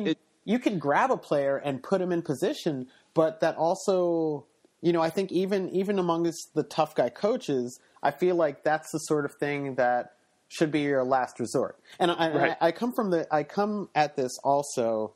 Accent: United States; I'm American raised.

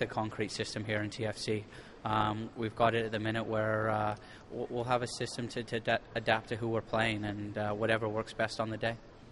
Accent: Canada; it's extra special being Canadian.

